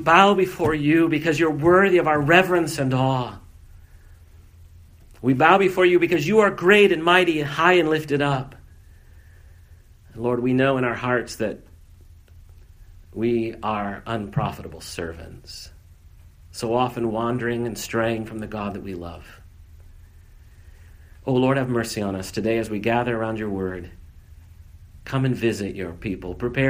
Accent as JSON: {"language": "English", "town": "Iowa City", "region": "Iowa", "country": "United States", "tie": "born or raised there", "said": "the towns surrounding my hometown of Iowa City Iowa developed reputations."}